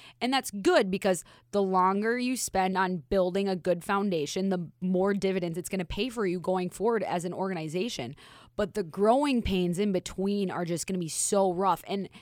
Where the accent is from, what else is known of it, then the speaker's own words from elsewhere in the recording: Minnesota, United States; now in Las Vegas, United States; And I'm from Minnesota, but we're both in Vegas.